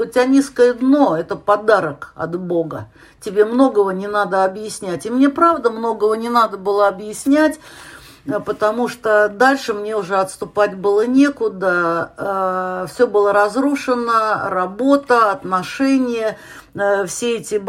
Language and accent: Russian; Saint Petersburg, Russia; Я из Питера.